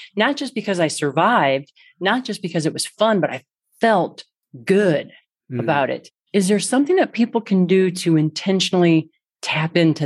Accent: Midwest, United States; because I grew up in the Midwest and now I live in the Rocky Mountains.

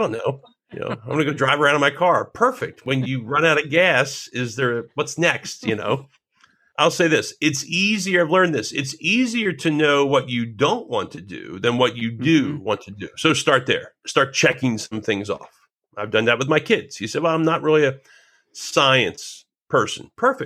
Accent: New Jersey, United States; Now, I grew up in New Jersey. It's the Garden State. We had tomatoes in our garden.

